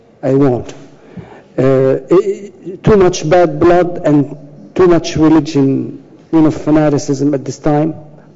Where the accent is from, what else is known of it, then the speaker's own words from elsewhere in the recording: Beirut, Beirut Governorate, Lebanon; moved away as an adult; We grew up in Lebanon under a lot of occupation by the Israelis. I was 19 years old when I left Beirut.